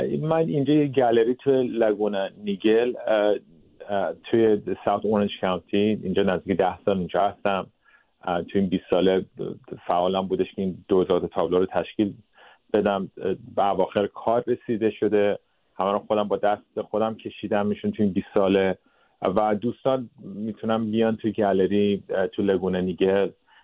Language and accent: Persian; Sweden; اصلا ایرانی فرهنگ بزرگ شدم، ولی تو سوئد به دنیا اومدم. 18 سال اول تو سوئد بودیم.